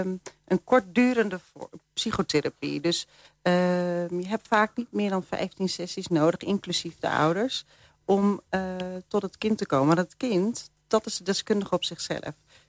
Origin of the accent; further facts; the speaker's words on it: Groningen, Netherlands; born there; moved away as an adult; now in Rotterdam, Netherlands; ik ben geboren in Groningen, in een dorpje uit Huizen. En op mijn 18e ben ik naar Rotterdam verhuisd.